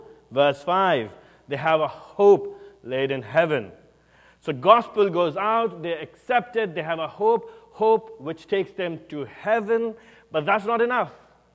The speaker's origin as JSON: {"language": "English", "country": "India", "said": "I'm from India, I'm Eastern. We don't think laterally, we think more spirally."}